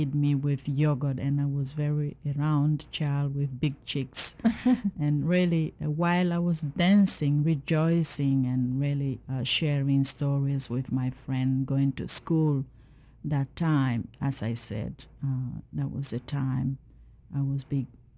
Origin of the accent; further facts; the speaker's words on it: Guinea; I come from Guinea, West Africa, the northern part of the country, and I belong